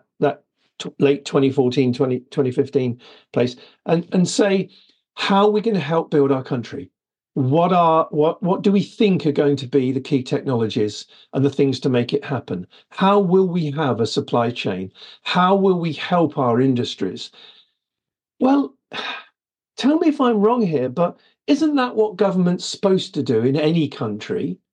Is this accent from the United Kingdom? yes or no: yes; United Kingdom; I'm British. I'm a European. I'm a citizen of the world.